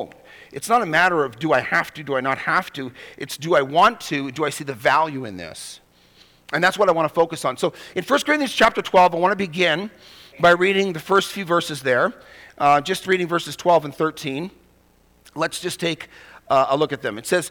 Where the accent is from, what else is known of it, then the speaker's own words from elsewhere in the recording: Manitoba, Canada; And I grew up in Manitoba, was born in Manitoba, grew up cheering for that team.